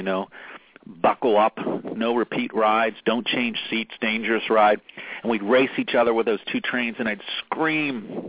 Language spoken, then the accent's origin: English; Pittsburgh, Pennsylvania, United States; When I was a little boy, I grew up in Pittsburgh, in an area of Pittsburgh called Westview.